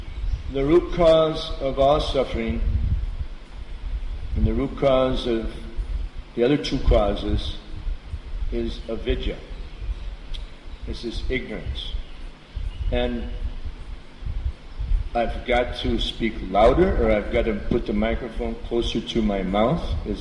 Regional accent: United States; I'm American. I don't think I even know that one.

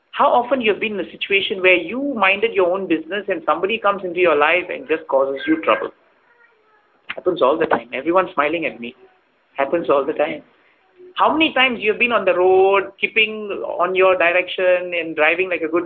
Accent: Singapore; Because coming from Singapore, I've never been in an earthquake. I'm born and brought up in Singapore, never seen a disaster.

